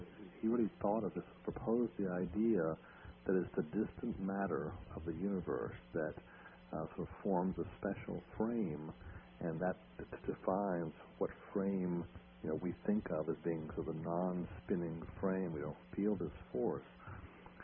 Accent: Virginia, United States; It really started out for me as a young boy growing up in Virginia, and just you're very close to nature.

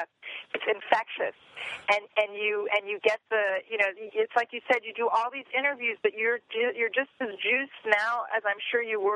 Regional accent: Maryland, United States; I love the shout outs to the SAG-AFTRA office in that's Maryland, my hometown.

